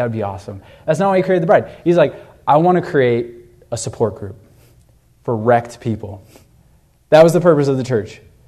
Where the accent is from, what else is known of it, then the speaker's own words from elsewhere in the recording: United States; You know, I grew up in America, obviously.